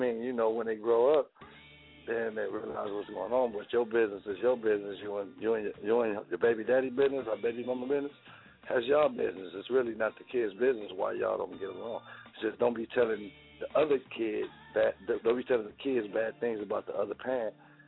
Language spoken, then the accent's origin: English; Watts, California, United States; I'm from Cali. Watts, baby.